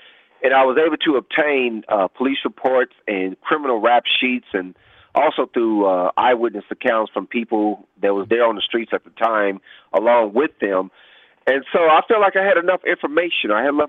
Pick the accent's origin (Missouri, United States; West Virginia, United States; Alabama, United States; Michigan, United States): Missouri, United States; Kansas City; born there; I live in Kansas City, Missouri. I was born in Kansas City in 1964.